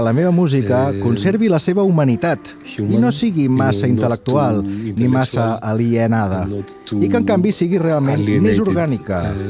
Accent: Greece; Catalan is a second language; Jo també sóc originari de Grècia

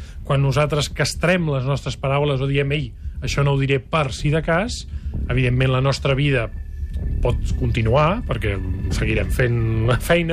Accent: Catalonia, Spain; En aquest sentit, som, jo diria, poc maquiavel·lístics, els catalans.

